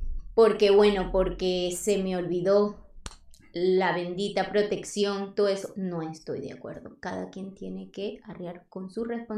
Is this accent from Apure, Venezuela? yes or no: no; Ciudad Ojeda, Zulia, Venezuela; also born or lived in Cabimas; Soy venezolana. Nací en un pueblito muy chiquito del estado Zulia. Municipio Cabimas, pero me crié en Ciudad Ojeda. Y bueno, mis padres tienen muchos rasgos indígenas. Mi mamá es de piel morena y mi papá de piel blanca.